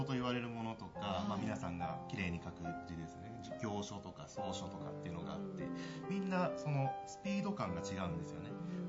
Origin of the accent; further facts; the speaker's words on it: Kamagaya, Chiba, Japan; 僕はあの鎌ヶ谷出身で、